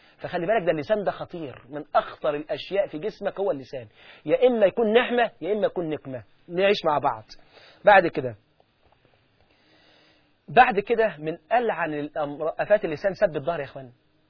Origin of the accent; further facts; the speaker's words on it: Egypt; لكان أشهر دكتور في القلب موجود عندنا في مصر، أعرفه كويس